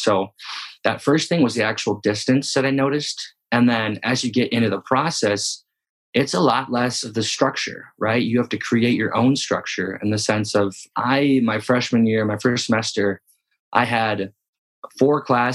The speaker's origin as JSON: {"language": "English", "town": "St. Louis Park", "region": "Minnesota", "country": "United States", "tie": "born or raised there", "said": "I chose to go to Lake Forest College in Northern Illinois, which from my hometown of St. Louis Park, Minnesota, it's about 400 miles."}